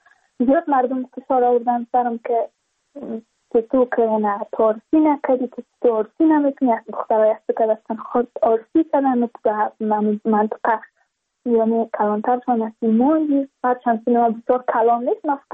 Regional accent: Badakhshan, Afghanistan; ما از بدخشان هستیم، یعنی منطقای دوردست است

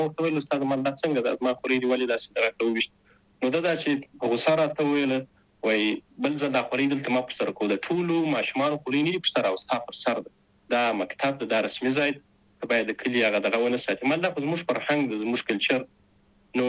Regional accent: Zabul, Afghanistan; born or raised there; also born or lived in Kabul

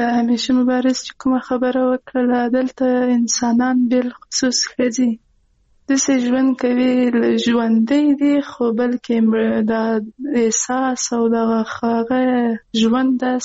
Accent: Quetta, Balochistan, Pakistan; من پاکستان د کوټې نه راغلی و

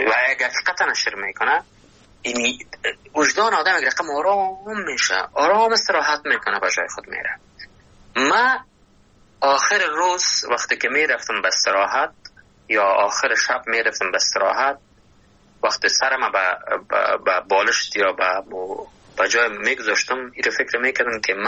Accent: Afghanistan; ما اون از اون افغانستان هستیم، از اون هر بغلش هستیم، از اون پنجشیر هستیم، از اون رستان هستیم، از لغمان هستیم، از ننگرهار هستیم، از بدخشان هستیم، از قندهار هستیم

